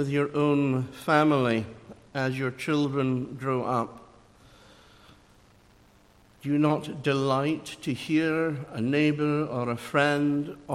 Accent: Edinburgh, Scotland, United Kingdom; I come from Edinburgh. Don't hold that against me.

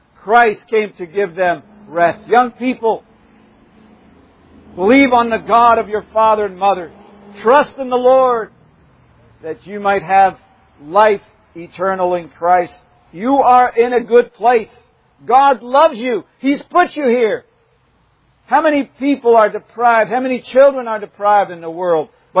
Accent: Syria; places where I grew up in Syria.

